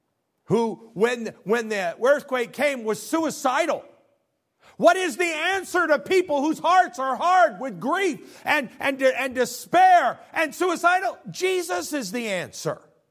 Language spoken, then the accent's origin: English; Illinois, United States; they're from Illinois, like we're from Illinois